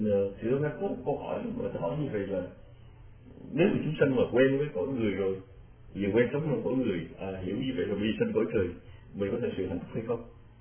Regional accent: Central Vietnam, Vietnam; chúng tôi quê thì miền Trung

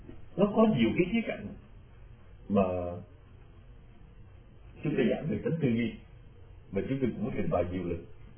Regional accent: Southern Vietnam, Vietnam; chúng tôi lớn lên ở miền Nam, ở giữa cái sông nước, chúng tôi quen với thị trấn, quen với đồng ruộng, quen với cộng rau với bọn cỏ.

